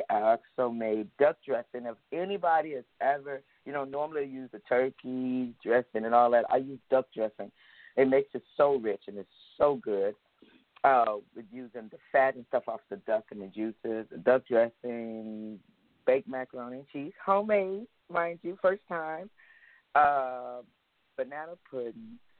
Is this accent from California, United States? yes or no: no; Texas, United States; if it's anything over 60 degrees to me, I'm a Texan, it's cold.